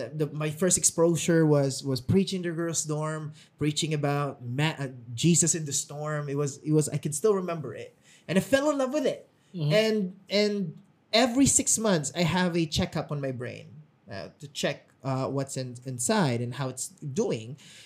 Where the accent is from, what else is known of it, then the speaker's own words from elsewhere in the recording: Philippines; I failed my nursing entrance exam because I'm a Filipino and automatically you need to be a nurse.